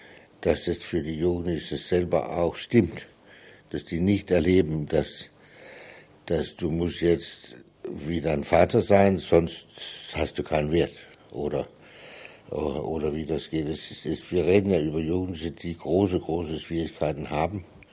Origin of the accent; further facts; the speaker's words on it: Ebeltoft, Central Denmark Region, Denmark; German is a second language; also born or lived in Copenhagen / Jutland; now in Germany; Dann kam mein kleiner Bruder und da sind wir in die Mitte von Jütland gezogen und dann nachher, so ungefähr, als ich Schule anfange, in Ebeltoft. Das ist so eine sehr bekannte Touristort in Dänemark. So, da bin ich eigentlich aufgewachsen.